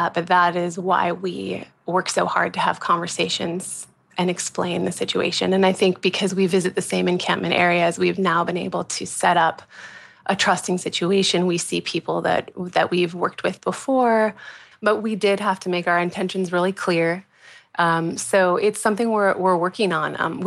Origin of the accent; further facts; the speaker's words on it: Midwest, United States; also born or lived in Brooklyn; now in Los Angeles, United States; And I'm originally from the Midwest. I also spent a long time living in Brooklyn. And when I moved to LA, I really yearned for more of a sense of community.